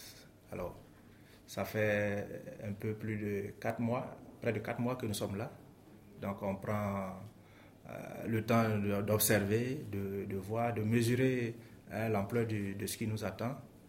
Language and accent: French; Côte d’Ivoire; now in France; Moi-même, je suis originaire de la Côte d'Ivoire. Et je ne suis pas seul, nous sommes trois qui faisons communauté ici, à Buglos. Nous sommes tous originaires de la Côte d'Ivoire.